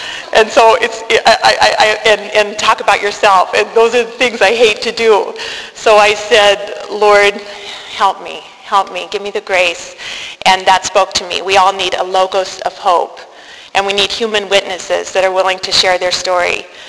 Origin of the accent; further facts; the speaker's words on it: Grand Island, Nebraska, United States; born there; I was born in Grand Island, Nebraska, in the middle of the United States of America, smack dab in the middle in 1962.